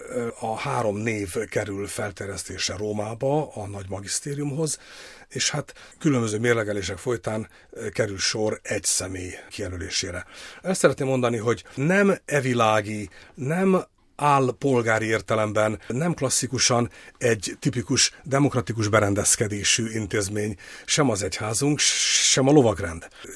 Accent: Cluj-Napoca, Cluj County, Romania; now in Hungary; Erdélyből, Kolozsváról származom, de már 1980-ban átkerültem Magyarországra.

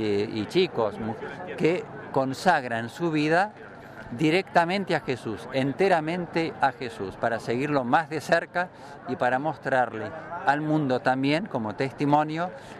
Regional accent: Argentina; yo soy de Argentina.

